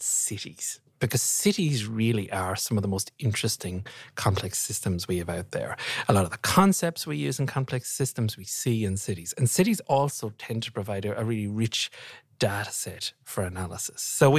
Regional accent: Ireland; So as my accent no doubt gives me away, I'm Irish originally, and I lived through the Celtic Tiger, very big economic boom in Ireland.

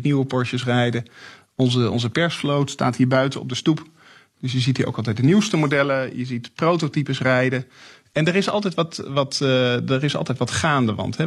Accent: Netherlands; Ik denk dat we daar toch een bijzonder DNA hebben als Nederlanders, een bijzondere aanpak.

